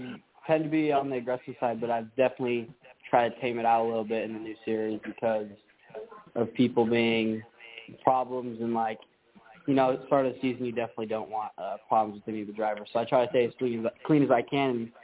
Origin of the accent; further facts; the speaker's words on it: Las Vegas, Nevada, United States; And then I actually did two ARCA starts last year, which was my hometown of Vegas and then Phoenix.